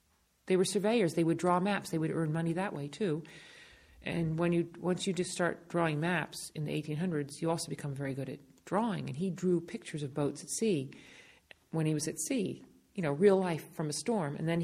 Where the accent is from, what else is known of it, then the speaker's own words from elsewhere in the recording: Concord, United States; when I grew up here in Concord, I wasn't on the school field hockey team or anything like